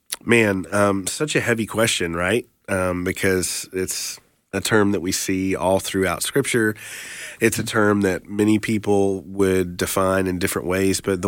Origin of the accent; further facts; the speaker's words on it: Apex, North Carolina, United States; I'm originally from Apex, North Carolina. Go Cougars, class of 2009. Ended up in Memphis, Tennessee at Visible Music College for my bachelor's degree.